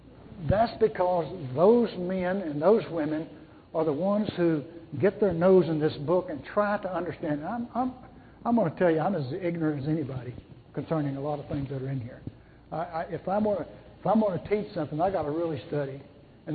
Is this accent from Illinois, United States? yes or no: no; Texas, United States; That's proper English. Anyway, I'm Texan. What do you expect?